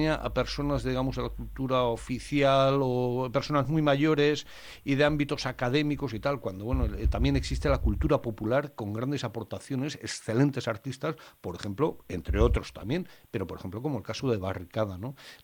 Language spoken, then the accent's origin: Spanish; Navarre, Spain; porque somos navarros los dos que estamos hablando hoy aquí